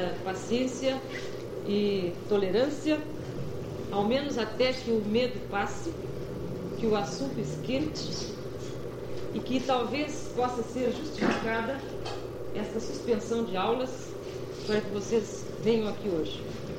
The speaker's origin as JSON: {"language": "Portuguese", "country": "Brazil", "said": "eu sou brasileira, casada e feliz. E feliz. Sem idade fixa, ou seja, a idade que convém às circunstâncias."}